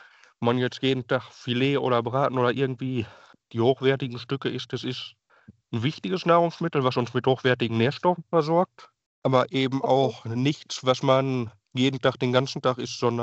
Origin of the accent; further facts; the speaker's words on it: North Rhine-Westphalia, Germany; Ich bin aus Ostwestfalen, Teutoburger Wald.